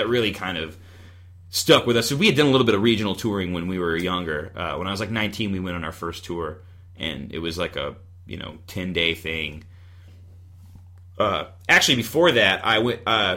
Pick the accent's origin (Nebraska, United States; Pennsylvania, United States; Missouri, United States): Missouri, United States; Ironton; now in St. Louis, United States; But I grew up in Ironton, Missouri.